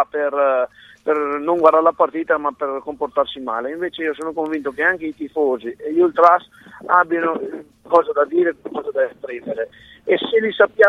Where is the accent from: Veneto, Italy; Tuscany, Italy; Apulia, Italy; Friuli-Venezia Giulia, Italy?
Veneto, Italy; Castelfranco Veneto; born there; Io sono nato a Castelfranco Veneto e sono arrivato a Materica comprando la Fidea nel 1998 con la mia famiglia